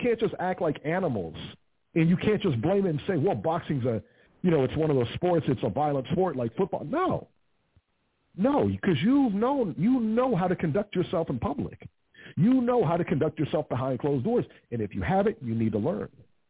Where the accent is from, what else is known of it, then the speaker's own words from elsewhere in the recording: Mexico; Beeb is Lebanese. I'm Mexican.